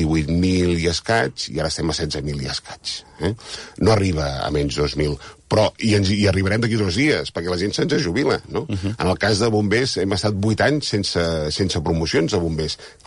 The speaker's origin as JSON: {"language": "Catalan", "region": "Catalonia", "country": "Spain", "said": "l'orgull com a català"}